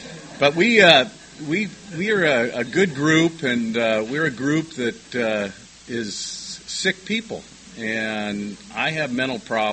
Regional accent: La Jolla, California, United States; I grew up in La Jolla, PB.

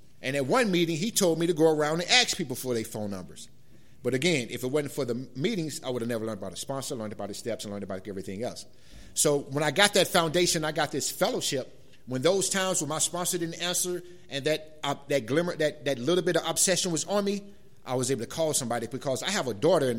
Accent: North Carolina, United States; I'm from North Carolina, so I was raised in the church. That's all you know, is going to church.

